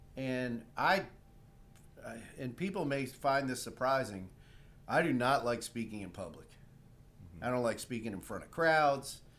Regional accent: Baltimore, Maryland, United States; No offense to my hometown, but I'd much rather raise a child here.

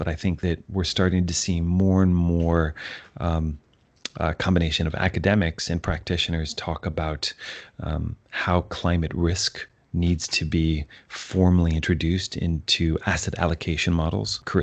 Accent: California, United States; I mean, particularly in California. I'm from California with regard to the wildfires.

